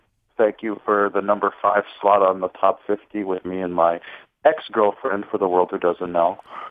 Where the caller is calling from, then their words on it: New Jersey, United States; from New Jersey.